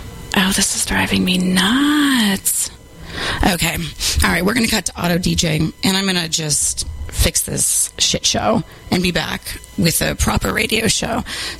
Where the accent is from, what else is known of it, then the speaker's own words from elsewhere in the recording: Minneapolis, Minnesota, United States; which is I'm from Minneapolis originally. That's where … hails from.